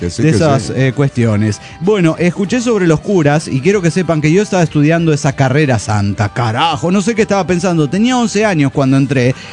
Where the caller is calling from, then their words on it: León, Guanajuato, Mexico; de León, Guanajuato, México.